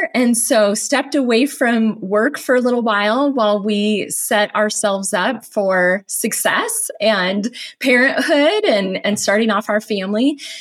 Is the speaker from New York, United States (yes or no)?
no; Phoenix, Arizona, United States; also born or lived in Las Vegas / California; So I was born in Las Vegas, of all places. And then we moved to Phoenix and then California and then back to Phoenix and all around Phoenix growing up.